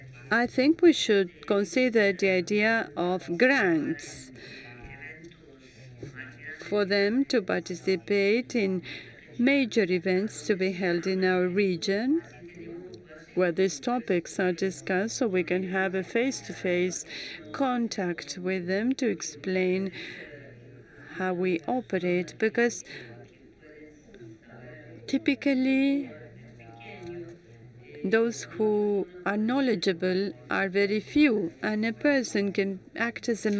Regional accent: Dominican Republic; from the Dominican Republic.

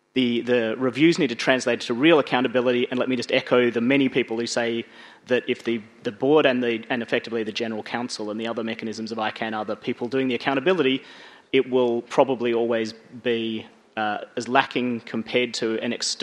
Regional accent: Western Australia, Australia; I'm from Western Australia where all the swans are black

